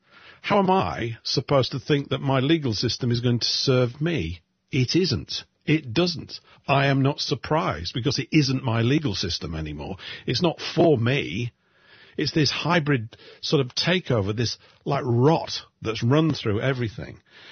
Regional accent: England, United Kingdom; If I was talking about "we" as an Englishman here in England 100 years ago, everybody would have known exactly who I was referring to.

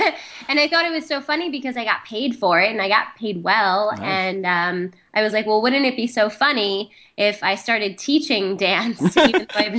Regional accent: Mahopac, New York, United States; I'm originally from Mayapack, New York. It's like a small town about an hour north of New York City.

